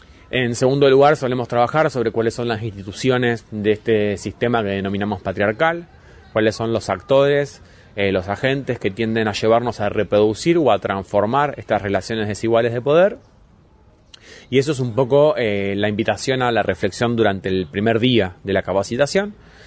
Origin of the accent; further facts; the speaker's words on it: Rosario, Santa Fe, Argentina; Vengo de la ciudad de Rosario